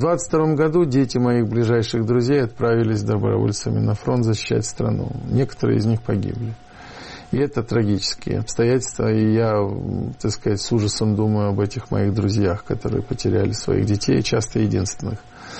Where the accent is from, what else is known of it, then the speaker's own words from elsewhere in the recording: Kyiv, Ukraine; first language Russian; Я русскоязычный украинец. Я вырос... Родился и вырос в Киеве, как и мои родители, все родом из Украины. И дома мы говорили по-русски. Другое дело, что мы все хорошо знали и знаем украинский.